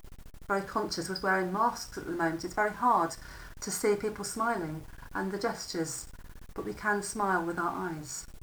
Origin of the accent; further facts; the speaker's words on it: Watford, East of England, United Kingdom; There was a true story of a church in Watford, my hometown, some years ago